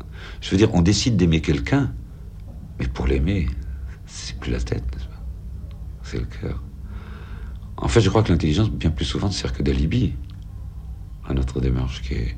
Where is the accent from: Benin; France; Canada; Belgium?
Belgium; Flanders; Ah non, quand on me demande d'où je suis, ouais. Je dis je suis flamand.